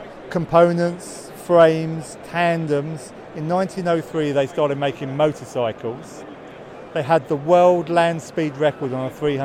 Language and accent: English; United Kingdom; accent: British; And I'll turn up with my British accent, and people just wax lyrical about, you know, British design and engineering and everything else.